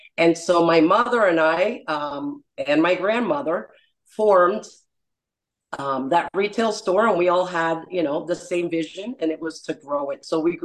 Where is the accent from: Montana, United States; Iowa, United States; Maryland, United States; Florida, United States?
Florida, United States; Miami; My background, I was raised in Miami, Florida, and was part of a family business.